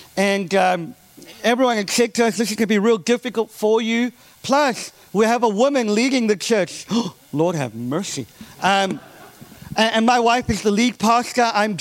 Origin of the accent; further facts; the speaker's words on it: South Africa; also born or lived in England; I grew up in South Africa. We lived in England for a long while.